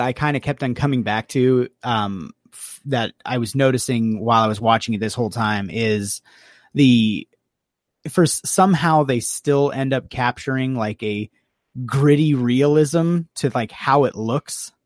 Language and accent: English; United States; And I don't know if that's because we're American and that maybe that's more of something that you see in British humor that we just don't get to experience very much